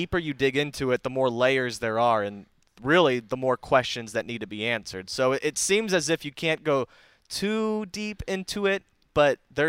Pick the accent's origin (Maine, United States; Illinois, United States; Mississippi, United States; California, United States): California, United States; San Diego; It's the one question I always had growing up in San Diego, rooting on the Padres.